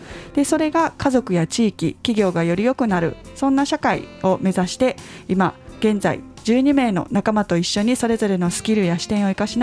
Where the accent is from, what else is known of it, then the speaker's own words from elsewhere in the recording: Nara, Japan; now in Kyoto, Japan; 私は、奈良県出身で京都の大学に4年間通いました。で、その後東京で就職をして、結婚を機にまた関西に戻ってきました。京都に住み始めたのは1人目の子供を出産した後です。